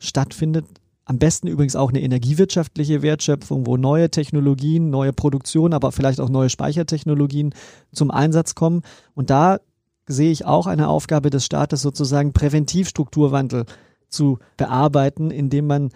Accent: Southern Germany, Germany; Ich bin ja selber Süddeutscher, habe da insofern einen anderen Blick immer drauf gehabt.

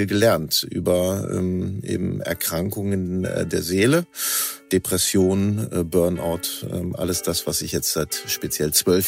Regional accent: Northern Germany, Germany; born there; now in Cologne, Germany; ich bin gebürtiger Norddeutscher, inzwischen angekommen in Köln, hier wohnhaft und hier arbeitend. Ich bin 54 Jahre alt

